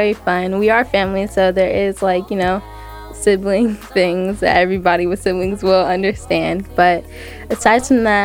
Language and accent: English; Oakland, California, United States; also born or lived in Port-au-Prince, Haiti; I'm 14 years old, and I'm from Oakland, California, in Port-au-Prince, Haiti.